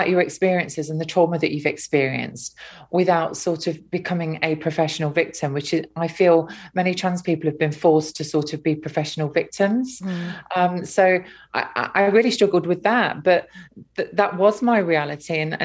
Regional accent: Hucknall, East Midlands, United Kingdom; Well, I hated my hometown growing up, and I was desperately, desperately unhappy

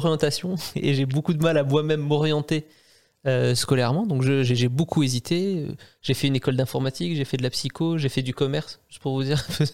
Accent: Algeria; born there; moi, par exemple, je suis né en Algérie

